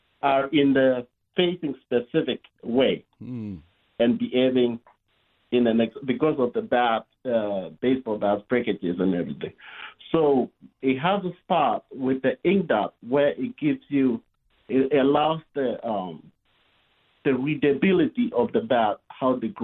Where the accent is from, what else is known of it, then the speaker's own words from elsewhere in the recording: Rift Valley, Kenya; I'm originally from Kenya.